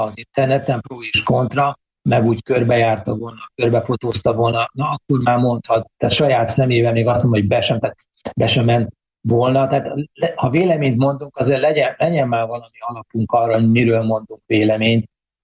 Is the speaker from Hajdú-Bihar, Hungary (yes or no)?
no; Miskolc, Borsod-Abaúj-Zemplén, Hungary; én miskolci vagyok